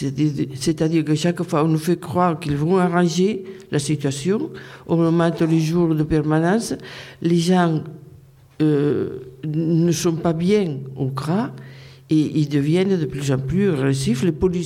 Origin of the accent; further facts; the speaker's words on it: Spain; first language Catalan; French is a second language; now in France; quitter une langue, même deux, j'en ai quitté, puisque ma langue maternelle, c'est le catalan, que je l'écris, je le parle couramment, et quitter son pays, ses parents, les amis, tout le contexte culturel